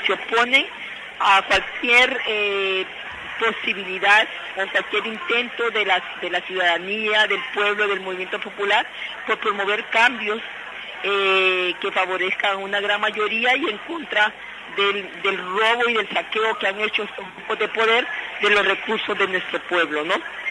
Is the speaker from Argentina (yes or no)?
no; Honduras; quienes somos la resistencia hondureña y quienes estamos atrás somos el mismo pueblo.